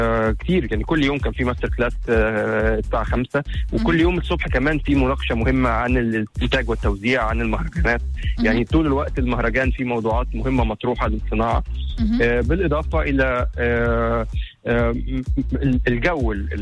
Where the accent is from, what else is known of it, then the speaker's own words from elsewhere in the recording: Egypt; حبيبتي انت تونسيه وانا مصري